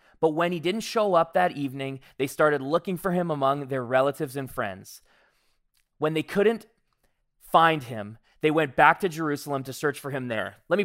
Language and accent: English; Victoria, British Columbia, Canada; My family, we're from Victoria. So we came over for the festivities